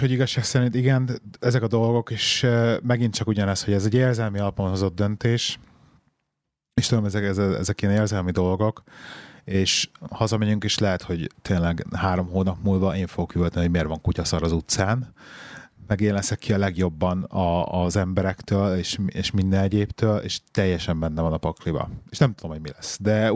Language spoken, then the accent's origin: Hungarian; Budapest, Hungary; moved away as an adult; nekem hiányzik Pest. 13 éve, amit eljöttem. Én ugye belvárosban nőttem föl